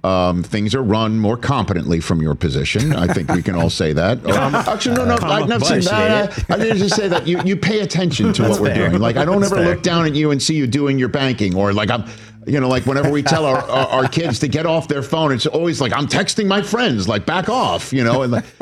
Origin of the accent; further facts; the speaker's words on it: Staten Island, New York, United States; And I just say, I'm a Jew from Staten Island.